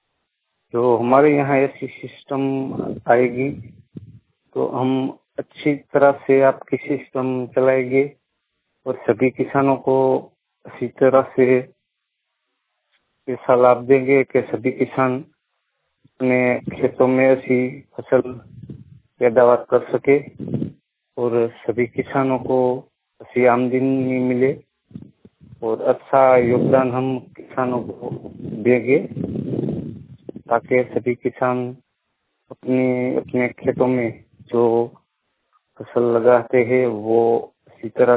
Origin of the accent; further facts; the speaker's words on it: Kaliyana, Gujarat, India; मैं गुजरात से बोल रहा हूँ और मेरा जिला है सुरेंद्रनगर, तालुका है अलवर और मेरे गांव का नाम है कलियाणा।